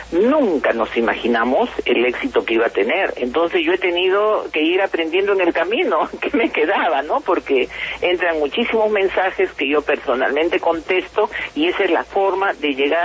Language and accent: Spanish; Peru; me quedo asombrada de cómo somos tejedores los peruanos.